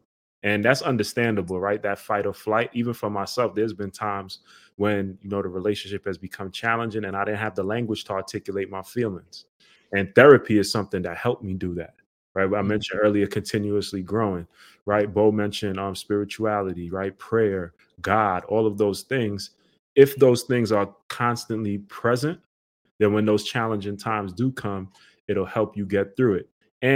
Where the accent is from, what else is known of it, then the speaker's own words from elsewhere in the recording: Brooklyn, New York, United States; You know, we grew up in Canarsie. That's right next to Brownsville.